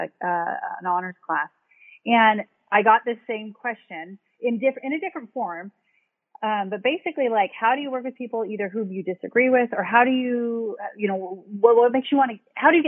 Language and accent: English; Pacific Northwest, United States; also born or lived in California; my folks, you know, moved up to our district when I was really little from California because they didn't want to raise us down there. They wanted to raise us in the Pacific Northwest.